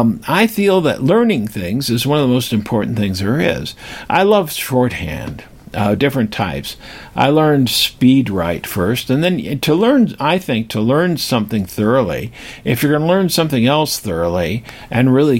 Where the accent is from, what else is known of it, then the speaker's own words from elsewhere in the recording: England, United Kingdom; born there; I'm not a foreigner. I wasn't born here. I was born in England.